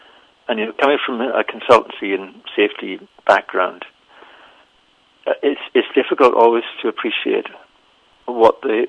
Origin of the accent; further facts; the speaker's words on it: Wales, United Kingdom; when I was young, and again, I grew up in the Welsh hills and farms are all around me